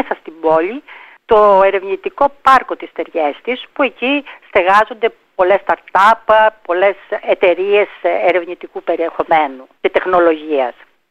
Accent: Crete, Greece; moved away as an adult; now in Trieste, Italy; Είμαι από την Κρήτη.

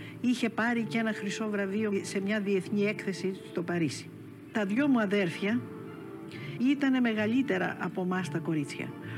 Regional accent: Aitoliko, Western Greece, Greece; Γεννήθηκα στο Αιτωλικό του Μεσολογγιού. Το Αιτωλικό είναι ένα μικρό νησάκι που το συνδέουν με τη στεριά δύο μακριά πέτρινα γεφύρια με πολλές μικρές τοξωτές καμάρες.

